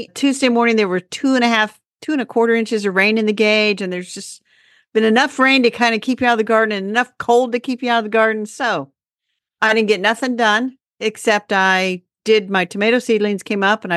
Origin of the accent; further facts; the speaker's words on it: Indianapolis, Indiana, United States; from Indianapolis, Indiana, which is in the path of totality for the big eclipse.